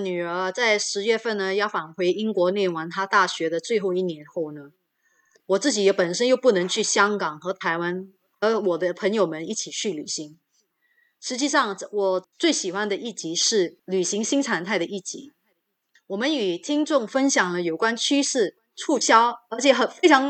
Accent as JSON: {"language": "Chinese", "country": "Singapore", "said": "让我可以发挥自己身为新加坡人的作用"}